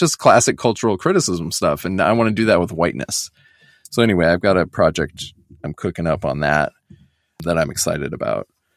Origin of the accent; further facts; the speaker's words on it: Oregon, United States; I grew up in Oregon, which is an extremely historically white place